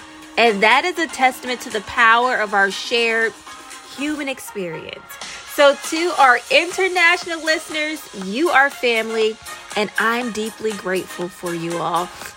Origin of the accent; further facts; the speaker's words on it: Orlando, Florida, United States; my hometown, City Beautiful Orlando